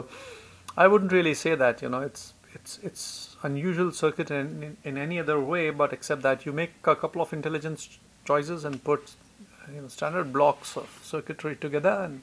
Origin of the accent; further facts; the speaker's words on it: India; and I'm here from India.